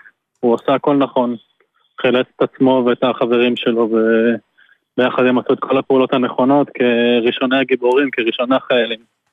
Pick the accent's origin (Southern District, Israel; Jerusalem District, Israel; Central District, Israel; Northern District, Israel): Southern District, Israel; Kfar Aza; אנחנו מקיבוץ כפר עזה. הקיבוץ שלי